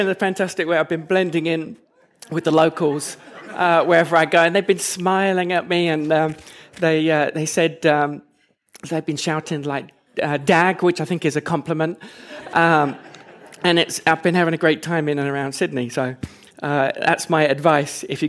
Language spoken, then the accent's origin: English; England, United Kingdom; also born or lived in California; now in Salt Lake City, United States; As you can tell from the accent, I am from Salt Lake City. I do actually live in Salt Lake City, but originally from England. Before Salt Lake, I should say, I was in California.